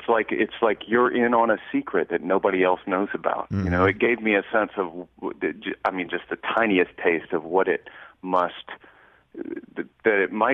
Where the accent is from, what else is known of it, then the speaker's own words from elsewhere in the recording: Raleigh, North Carolina, United States; Yeah, you know, I grew up in Raleigh, North Carolina, so Tobacco Road, ACC